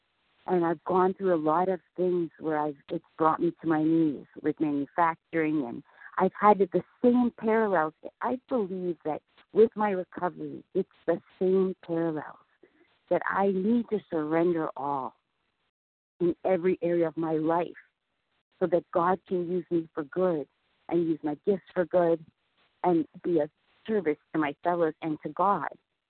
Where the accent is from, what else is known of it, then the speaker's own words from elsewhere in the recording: Vero Beach, Florida, United States; I'm from Vero Beach, Florida.